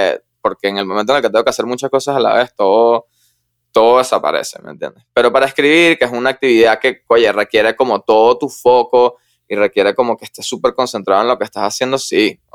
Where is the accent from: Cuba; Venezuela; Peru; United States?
Venezuela; digamos que como venezolanos nos ha tocado este tema de la no estabilidad